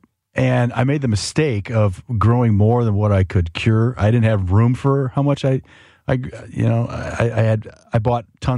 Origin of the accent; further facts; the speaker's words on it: East Moline, Illinois, United States; growing up in Italian neighborhoods up in East Moline, Quad Cities.